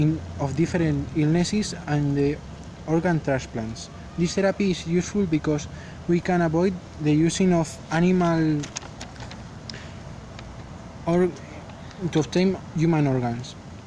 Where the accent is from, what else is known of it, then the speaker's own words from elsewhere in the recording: Valladolid, Castile and León, Spain; English is a second language; I'm from Valladolid and I am the fourth year of medicine.